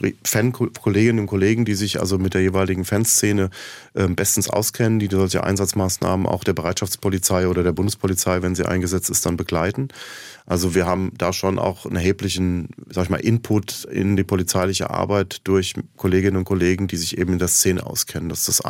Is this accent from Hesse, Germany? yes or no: yes; Frankfurt, Hesse, Germany; ich komme aus Frankfurt